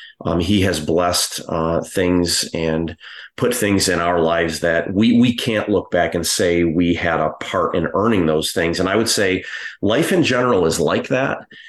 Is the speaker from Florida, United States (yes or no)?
yes; Eustis, Florida, United States; born there; Yeah. So I would say that, I was actually born in Eustis, Florida.